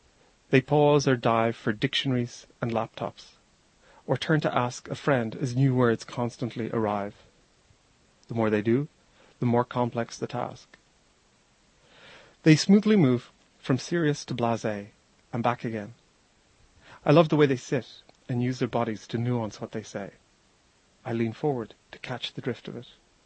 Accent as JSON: {"language": "English", "town": "Dublin", "region": "Leinster", "country": "Ireland", "tie": "born or raised there", "said": "the waves of the sea where I was brought up in Dublin on the coast"}